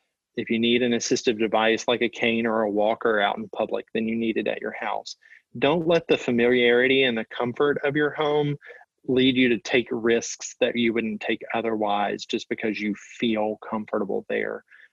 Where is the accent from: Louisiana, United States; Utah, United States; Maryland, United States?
Louisiana, United States; I grew up in Louisiana, and it was my job to empty the dehumidifier.